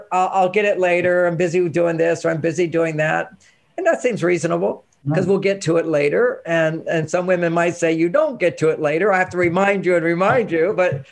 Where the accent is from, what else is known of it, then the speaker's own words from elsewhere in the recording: Texas, United States; I was raised not mainstream in a sense. There were four brothers above me. And, you know, this is growing up in Texas.